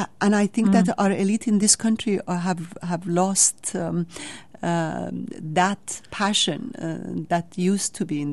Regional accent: Washington, District of Columbia, United States; Of course, I noticed in Washington, D.C., my hometown, that we have monuments to many great people

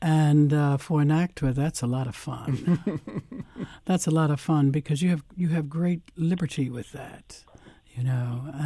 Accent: Baltimore, Maryland, United States; I'm originally from Baltimore

